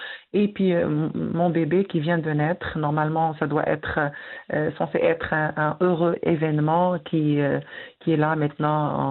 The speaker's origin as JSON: {"language": "French", "region": "Tébessa", "country": "Algeria", "said": "Donc, je suis originaire de Tessa, donc j'ai fait mes études et j'ai enseigné pendant plus de 31 ans."}